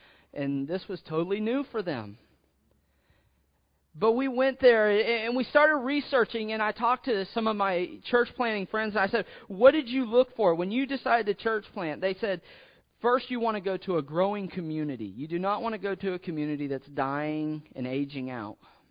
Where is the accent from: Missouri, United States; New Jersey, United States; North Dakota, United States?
Missouri, United States; and I'm from Missouri, and I was like, well, I just couldn't get Missouri out of my heart.